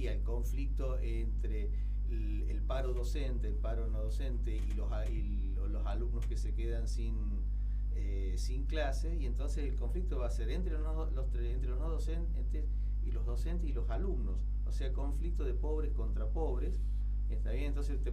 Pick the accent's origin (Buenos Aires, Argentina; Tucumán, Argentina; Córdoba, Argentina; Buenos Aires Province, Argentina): Córdoba, Argentina; La Carlota; Yo cuando me vine a estudiar de La Carlota, venía a dedo